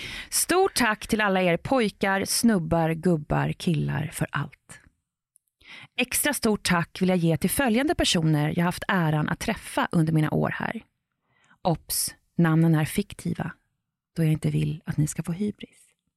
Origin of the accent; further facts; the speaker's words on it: Västra Götaland County, Sweden; som jag är från Västergötland, så vi tar en näve nötter.